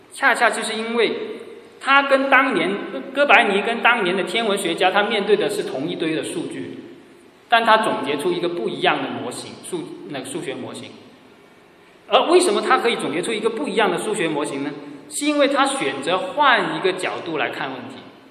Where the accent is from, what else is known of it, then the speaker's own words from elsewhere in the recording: China; 我们中国人说食色性也